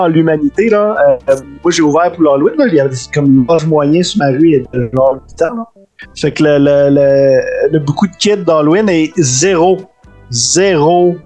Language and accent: French; Quebec, Canada; Moi, je viens de la Gaspésie, là, j'ai tout trippé sur les bateaux.